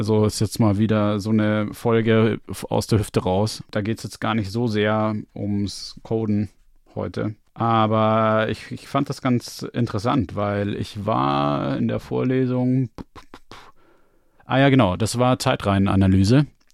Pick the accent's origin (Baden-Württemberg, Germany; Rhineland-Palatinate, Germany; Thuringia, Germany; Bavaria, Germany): Bavaria, Germany; Munich; ich bin zwar in München geboren und aufgewachsen, aber ich kann gar kein Bayerisch. Ich kann kein richtiges Bayerisch.